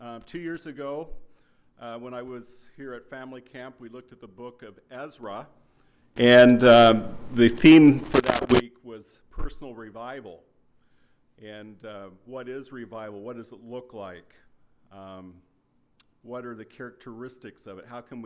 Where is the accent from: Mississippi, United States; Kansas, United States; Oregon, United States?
Kansas, United States; Ottawa; But Ottawa, Kansas is a town of about 13,000 people, about an hour southwest of Kansas City. So that gives you a little idea where I'm from.